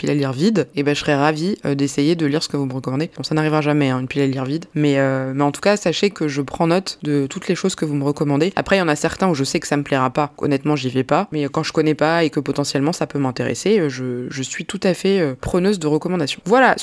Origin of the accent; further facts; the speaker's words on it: France; on est français